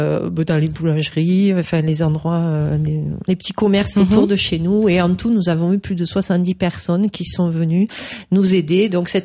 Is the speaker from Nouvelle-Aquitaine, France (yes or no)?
yes; Nouvelle-Aquitaine, France; Que je suis du Lot-et-Garonne. J'ai beaucoup vécu dans le Lot-et-Garonne dans ma vie.